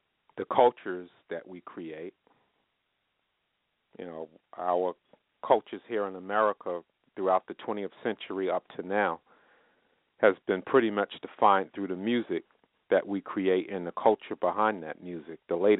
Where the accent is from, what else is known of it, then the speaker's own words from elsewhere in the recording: New York, United States; When I was growing up in New York, I remember my grandmother used that cheese and powdered milk from our church